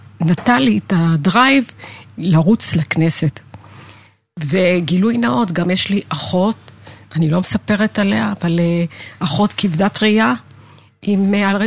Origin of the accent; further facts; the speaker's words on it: Lod, Central District, Israel; גדלתי בעיר העתיקה בלוד